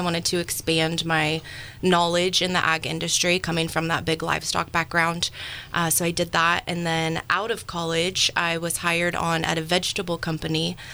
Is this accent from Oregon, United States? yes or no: yes; Eagle Point, Oregon, United States; I'm from Southern Oregon, from Eagle Point. It's a little cattle town right outside of Medford.